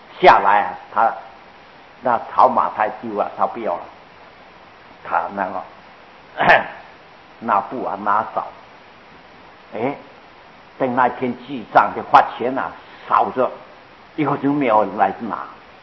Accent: China; 可是人家都是很吃惯的，都讲没有，我们中国人呢、啊、也很吃惯的。

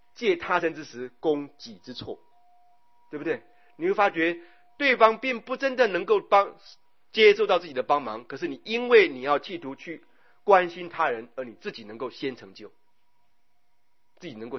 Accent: Taiwan

